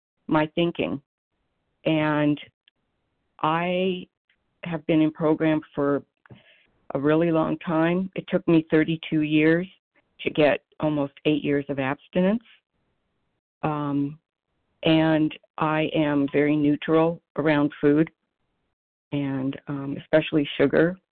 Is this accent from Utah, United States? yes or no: no; Philadelphia, Pennsylvania, United States; I'm from Philadelphia.